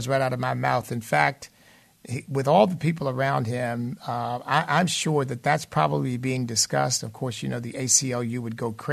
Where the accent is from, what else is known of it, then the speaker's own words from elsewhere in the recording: United States; I'm just so grateful every day of my life that I'm an American.